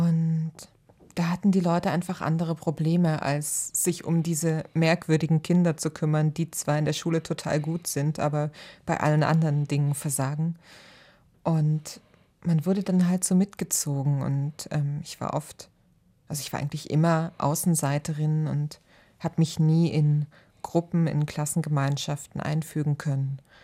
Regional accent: Saxony, Germany; moved away; also born or lived in Baden-Württemberg; Aufgewachsen bin ich im Osten von Sachsen, im Niemandsland, also quasi Niemandsland. Und habe noch ein paar Jahre DDR mitgemacht, kann mich da aber kaum noch dran erinnern, da war ich noch sehr klein. Und bin dann zur Ausbildung nach Baden-Württemberg

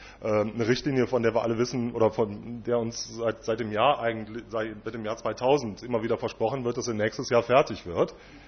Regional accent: Cologne, North Rhine-Westphalia, Germany; Ich komme, wie gesagt, aus Köln, also ich weiß, was Schmerzen bedeuten.

